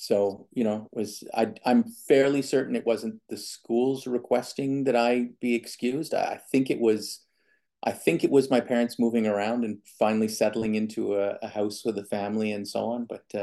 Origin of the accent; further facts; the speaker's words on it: Montreal, Quebec, Canada; born there; So I moved around a lot as a kid. I was born in Montreal. So I'm a Montrealer by birth. Je viens de Montréal. And I still identify that as being home. But we moved around a lot.